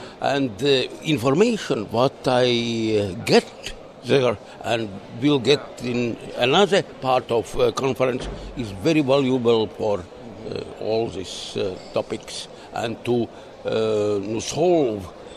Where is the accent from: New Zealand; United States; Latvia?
Latvia; English is a second language; I am from Latvia, University of Agriculture, a professor in animal nutrition